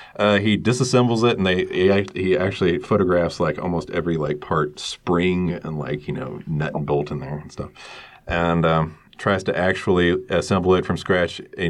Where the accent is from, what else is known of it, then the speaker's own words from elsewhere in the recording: Perth, Western Australia, Australia; from Perth